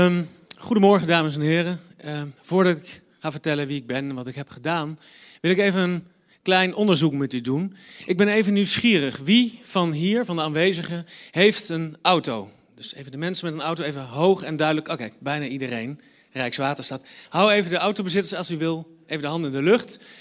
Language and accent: Dutch; Utrecht, Netherlands; van mijn geboortestad Utrecht, dwars door Europa, naar de stad Istanbul in Turkije